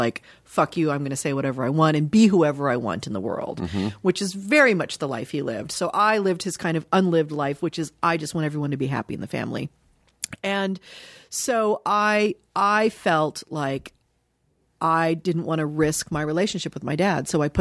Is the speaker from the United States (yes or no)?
yes; Dayton, Ohio, United States; born there; I was born in Dayton, Ohio. My mom was born and raised in Dayton